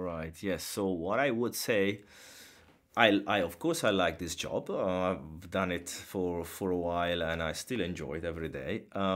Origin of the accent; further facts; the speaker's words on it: Genoa, Liguria, Italy; I am from Genoa. It's a seaside city. You have ferries going to the island. And then my mother's family comes from Sardinia Island.